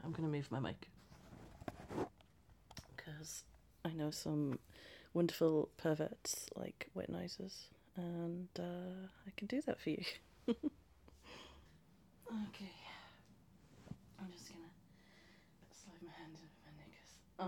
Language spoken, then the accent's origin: English; United Kingdom; but I'm British. We fucking love talking about the weather.